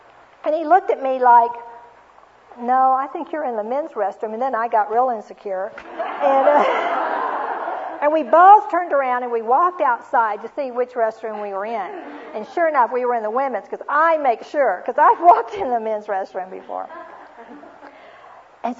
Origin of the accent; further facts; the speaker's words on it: Houston, Texas, United States; Now, you all, I grew up in Houston, Texas. I did not listen to country western music.